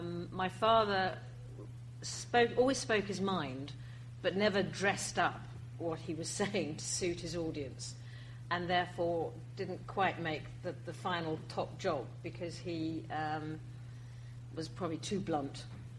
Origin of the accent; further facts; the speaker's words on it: South East England, United Kingdom; when I say I was brought up in the New Forest, it's a bit of a shorthand